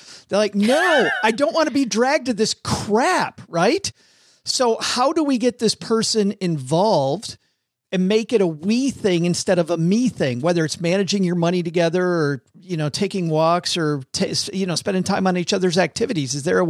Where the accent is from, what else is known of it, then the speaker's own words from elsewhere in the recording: Kalamazoo, Michigan, United States; Well, yeah, I'm a Spartan. And I grew up in Kalamazoo.